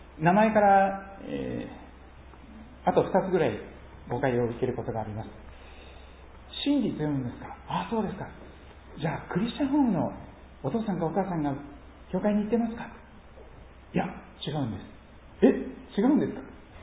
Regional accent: Kochi, Japan; moved away as an adult; 坂本龍馬で有名になっております四国の高知というところで生まれ育ちました。20歳までそこにいました。南は太平洋、北は四国山脈に囲まれた山と海の中で育ったものです。

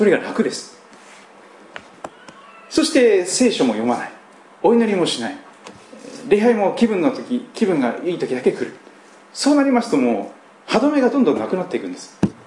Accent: Kochi, Japan; 私の住んでいた生まれ育った四国の高知県というところは非常に海が綺麗で、川も綺麗です。

